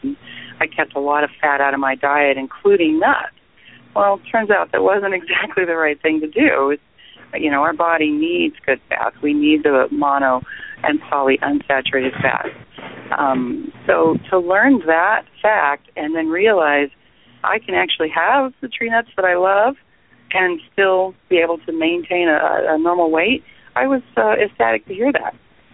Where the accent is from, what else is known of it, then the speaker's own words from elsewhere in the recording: California, United States; Well, my background is in agriculture. I grew up here in the Central Valley of California, which most people may or may not have heard that it's called the Salad Bowl, and the reason why is we grow so many crops here.